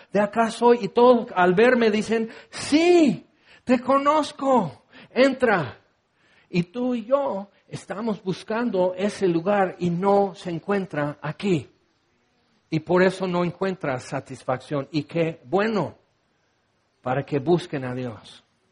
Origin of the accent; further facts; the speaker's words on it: Orange, California, United States; born there; soy de Naranjas. Según yo nací en Orange, California